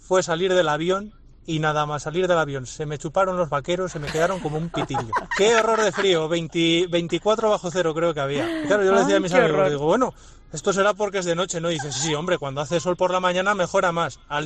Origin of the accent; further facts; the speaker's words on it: Zamora, Castile and León, Spain; Yo, que soy de Zamora